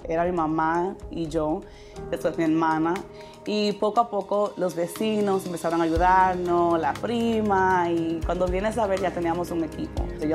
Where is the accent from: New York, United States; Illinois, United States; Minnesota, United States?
New York, United States; Bronx; also born or lived in South Korea; donde nacimos y nos criamos, que es aquí en el Bronx. Cuando yo viví en Corea